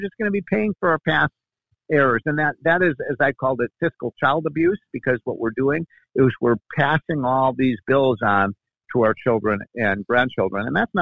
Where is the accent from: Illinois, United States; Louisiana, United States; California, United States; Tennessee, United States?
Illinois, United States; Chicago; I'm from Chicago. I go to New York all the time.